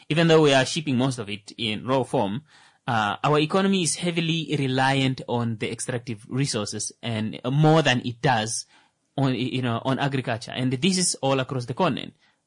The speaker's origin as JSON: {"language": "English", "region": "Kavango", "country": "Namibia", "said": "It's a good thing I'm from Kavango."}